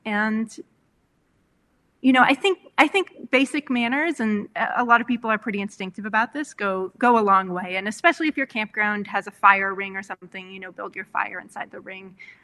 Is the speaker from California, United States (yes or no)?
yes; California, United States; born or raised there